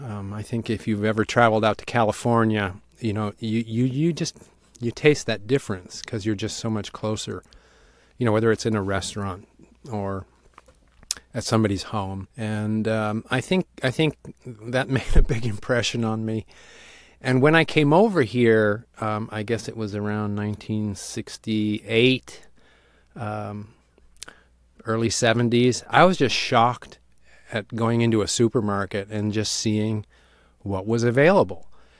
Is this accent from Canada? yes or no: no; Italy; the time that I was growing up in Italy, because Italy changed dramatically while we were there.